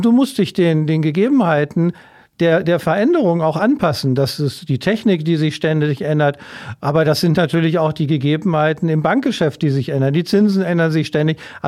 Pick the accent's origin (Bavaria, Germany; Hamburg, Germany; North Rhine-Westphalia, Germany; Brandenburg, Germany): North Rhine-Westphalia, Germany; Ich vergleiche das vielleicht mal mit meiner Heimatregion. Die Westfalen sind da deutlich zurückhaltender, als ich das hier erlebt habe.